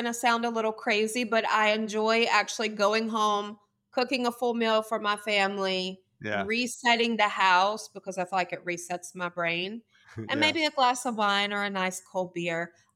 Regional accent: Atlanta, Georgia, United States; So Falcons, because I'm from Atlanta, but bless their heart

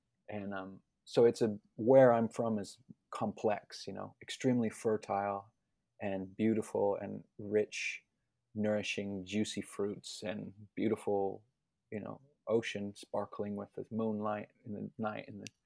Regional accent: Miami, Florida, United States; You know, I was born and raised in Miami, which behind the veil of metropolis is actually a very rich natural landscape.

